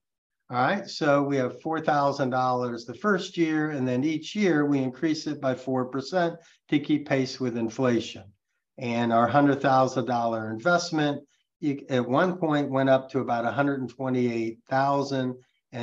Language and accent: English; Missouri, United States; Now, I'm originally from Missouri, and that's the show me state.